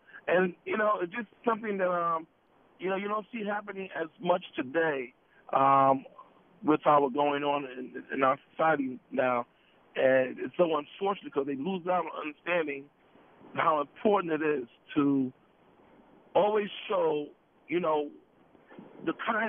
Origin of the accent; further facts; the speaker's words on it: New York, United States; I'm also a New Yorker here